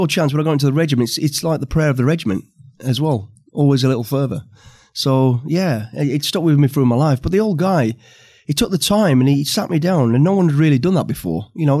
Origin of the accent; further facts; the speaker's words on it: Warsaw, Masovian Voivodeship, Poland; It was a real fun time, if I'm honest. I mean, look back at it. We came from a poor family, like most of the kids in our street.